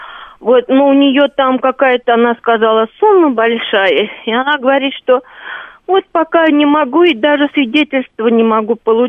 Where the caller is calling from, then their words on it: Elektrostal, Moscow Oblast, Russia; я из Электростали звоню